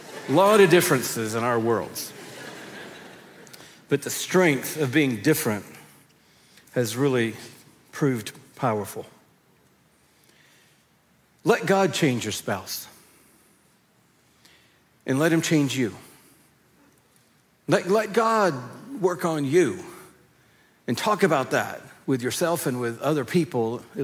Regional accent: Atlanta, Georgia, United States; I grew up in Atlanta, Georgia, and hadn't been through the drive-thru at Del Taco.

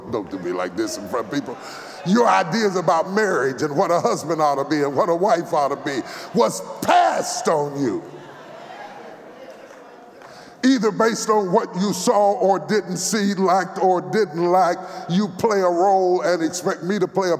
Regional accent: the South, United States; I'm a Southerner. I only eat Southern cooking.

